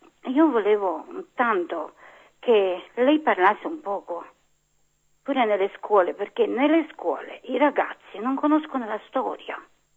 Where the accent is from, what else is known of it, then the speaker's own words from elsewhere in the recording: Romania; Italian is a second language; now in Italy; io sono romena.